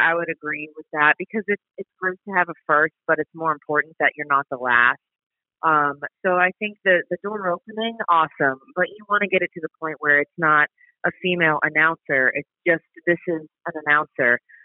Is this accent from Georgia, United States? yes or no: yes; Atlanta, Georgia, United States; Oh man, I grew up in Atlanta, but my mom is from New England